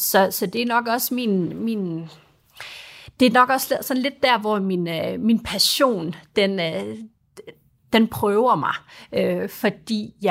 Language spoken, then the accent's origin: Danish; Aalborg, North Denmark Region, Denmark; af en dansk mor og en libanesisk far. Og faktisk, ja, født og opvokset i Aalborg